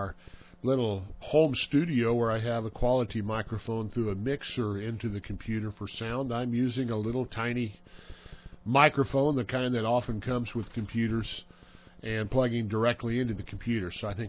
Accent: Missouri, United States; Today I will be going out to my home state of Missouri to finalize some business issues regarding my mom's estate.

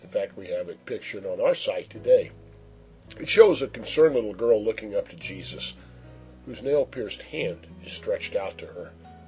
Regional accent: Missouri, United States; I grew up in Missouri, which is known as the Show Me State.

